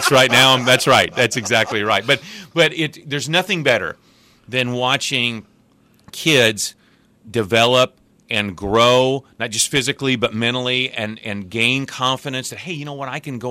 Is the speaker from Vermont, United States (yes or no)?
no; Mattoon, Illinois, United States; I was born and raised in Mattoon. My dad worked in a manufacturing plant all his life.